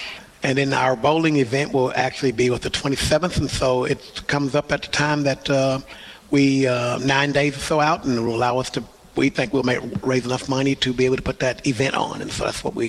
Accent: Tennessee, United States; even though I grew up in West Tennessee.

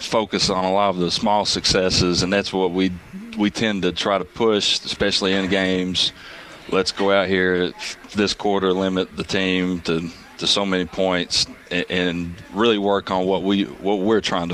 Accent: Knoxville, Tennessee, United States; I came from East Tennessee. This is my actual first year being in Middle Tennessee area. Originally, I'm from Knoxville

